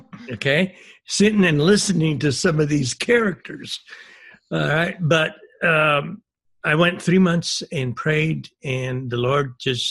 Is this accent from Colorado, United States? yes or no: yes; Trinidad, Colorado, United States; I came from Trinidad, Colorado for 25 years. That's where I was raised, primarily in a Hispanic area.